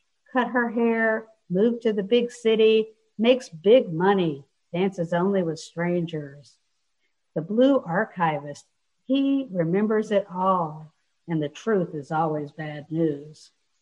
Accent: Arkansas, United States; it is the town I grew up in Arkansas. It's they're all little vignettes from this town in Arkansas that was very small, about 4,000 people, and my family owned the only store in town

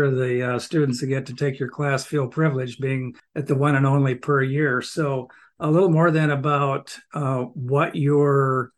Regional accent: Australia; born there; I was born in Australia. I pay a lot of attention to what's going on down there.

